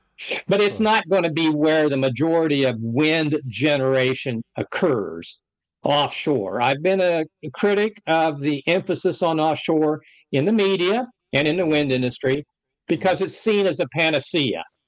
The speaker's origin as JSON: {"language": "English", "country": "United States", "said": "because I'm an American living in the United States, that's what we got."}